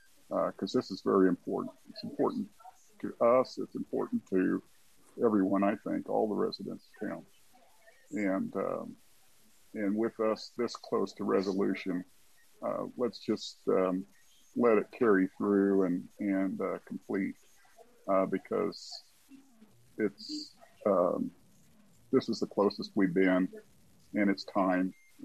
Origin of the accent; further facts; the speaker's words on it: Kansas, United States; moved away as an adult; now in Oro Valley, United States; When we moved here to Oro Valley, we're from Kansas, and I was a bit apprehensive because of the situations that were going on at the time and the division of the town.